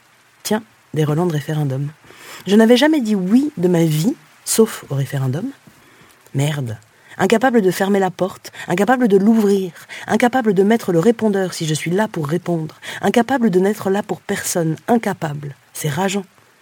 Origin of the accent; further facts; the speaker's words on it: Jonquière, Quebec, Canada; N'oubliez jamais que je viens de Jonquière et qu'à Jonquière, il n'y